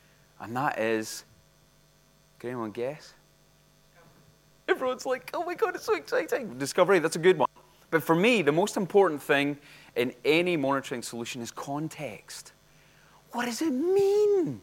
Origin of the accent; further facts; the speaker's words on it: Scotland, United Kingdom; Because I'm Scottish, I don't want to pay for anything, right, like ever.